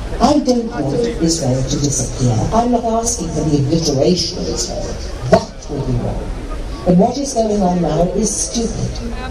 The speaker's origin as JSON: {"language": "English", "country": "United Kingdom", "said": "I'm a British Jew and a proud supporter of the Iraq Coalition."}